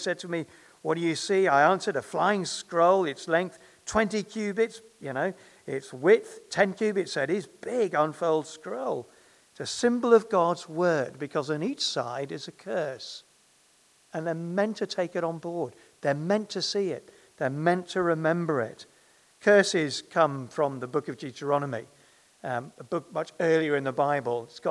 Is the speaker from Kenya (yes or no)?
yes; Nairobi, Kenya; When I was a boy growing up in Nairobi, there was a new shop opened